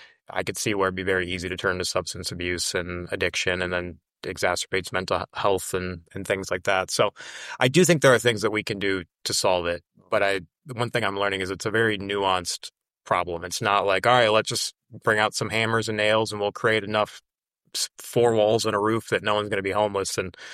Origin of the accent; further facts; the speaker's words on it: South Dakota, United States; now in Kansas City, United States; I grew up in South Dakota. There wasn't a large homeless population that I saw of people. When I moved to Kansas City is when I first really started seeing it